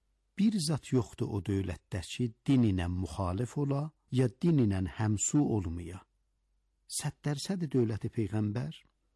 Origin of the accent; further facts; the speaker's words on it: Iran; Məsələn, bizlər deyirik İranlıyıq, milləti İran.